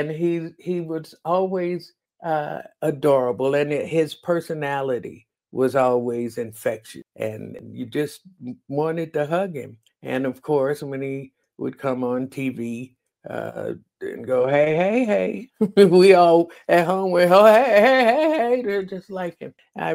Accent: Chicago, Illinois, United States; I think from growing up in Chicago, the good far outweighs the negative.

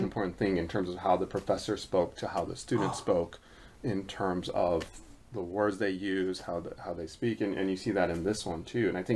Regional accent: Arizona, United States; I grew up in Arizona, but been here a while.

